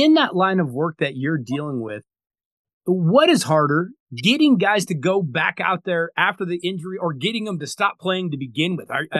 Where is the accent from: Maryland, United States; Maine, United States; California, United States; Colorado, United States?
Colorado, United States; What brought you to Colorado, to my home state?